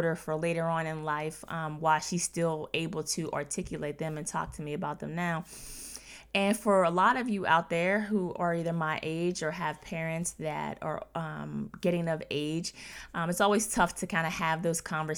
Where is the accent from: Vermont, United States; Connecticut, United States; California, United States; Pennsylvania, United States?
Pennsylvania, United States; McKeesport; to obviously go to back to my hometown in McKeesport, Pennsylvania.